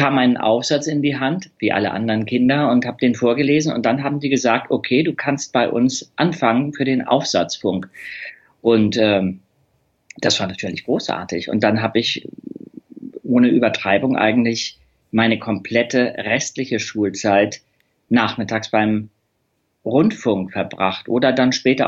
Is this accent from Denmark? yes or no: yes; Denmark; born there; Ich bin in Dänemark geboren worden. Das war mehr oder weniger ein Unfall, weil ich zu früh auf die Welt gekommen bin. Ein 7-Monats-Kind.